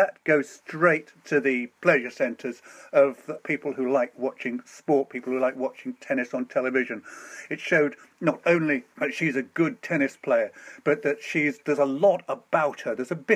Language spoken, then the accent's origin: English; United Kingdom; because we're British, we're only tennis fans for a fortnight every year.